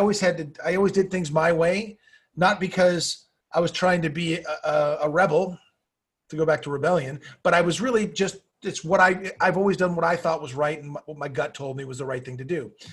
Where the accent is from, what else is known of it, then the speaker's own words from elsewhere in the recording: Malibu, California, United States; And I grew up in Malibu, California with Sean Penn, Chris Penn, Rob Lowe, Charlie Sheen, Emilio Estevez, whole group.